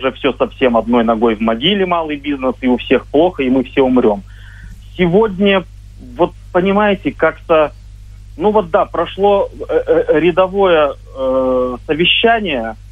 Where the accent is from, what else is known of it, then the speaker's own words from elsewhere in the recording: Yekaterinburg, Sverdlovsk Oblast, Russia; born there; now in Moscow, Russia; А вот я сам родом родился в Екатеринбурге.